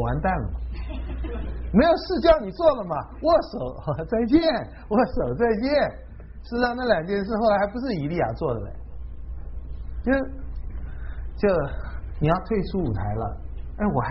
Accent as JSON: {"language": "Chinese", "country": "Taiwan", "tie": "born or raised there", "said": "我们小的时候在台湾已经是这么富有了"}